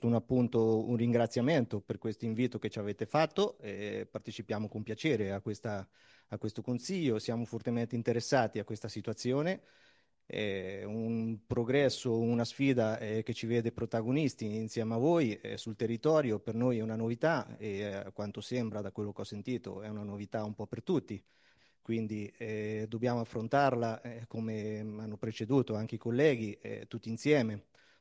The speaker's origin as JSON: {"language": "Italian", "town": "Chiaravalle", "region": "Marche", "country": "Italy", "said": "Io per primo vengo da Chiaravalle"}